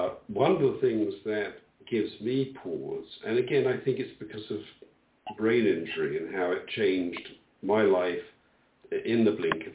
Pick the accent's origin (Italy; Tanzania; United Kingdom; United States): United Kingdom; England; I am from England, and England has got many things wrong.